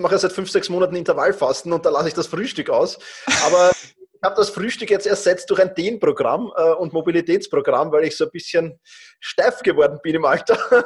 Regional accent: Vienna, Austria; wie man es schon hört vermutlich. Ich komme aus Wien

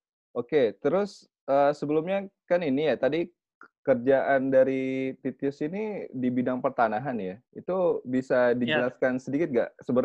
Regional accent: Bekasi, West Java, Indonesia; sebagai orang Jawa ya, saya kan dari Bekasi ya … dari Bekasi

